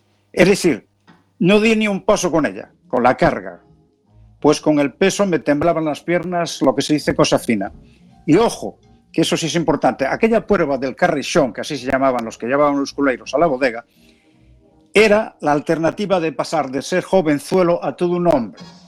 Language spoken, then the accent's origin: Spanish; Galicia, Spain; Nací en el Ribero y en mi casa la economía dependía de este producto, es decir, de la venta del vino.